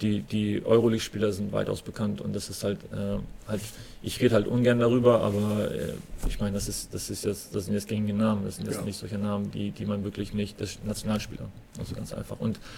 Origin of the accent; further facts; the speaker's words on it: West Germany, Germany; ich bin halt im Osten geboren, im Westen aufgewachsen, im Westen studiert.